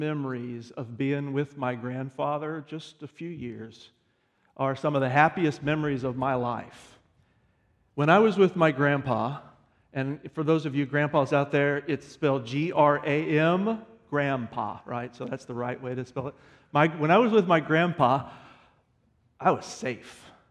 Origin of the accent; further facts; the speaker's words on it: Oklahoma, United States; also born or lived in Texas; Originally, I grew up in Oklahoma and Texas. I spent many years in Oklahoma, and we spent a few of those years living out in the country, which is probably, when you think of Oklahoma, what you think of anyway.